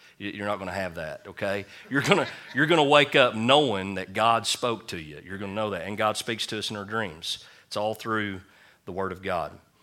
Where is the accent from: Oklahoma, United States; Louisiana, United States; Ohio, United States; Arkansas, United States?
Oklahoma, United States; Leedy; So I'm driving from Elk City to Camargo, driving through Leedy, which is my hometown where I grew up at and went to school at, driving through here